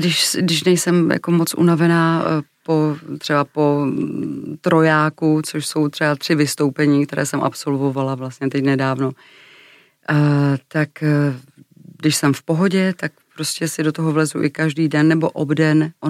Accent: Klášterec nad Ohří, Ústí nad Labem Region, Czechia; born or raised there

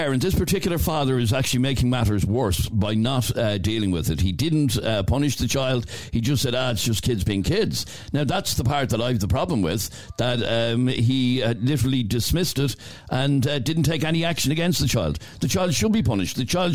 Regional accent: Ireland; By the way, she's Irish, I'm Irish, her father is from Uganda, she's mixed race.

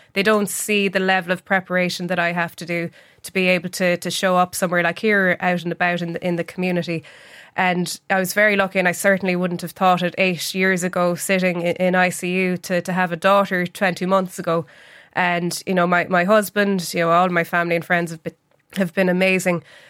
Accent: County Cork, Ireland; when I was growing up in North Cork

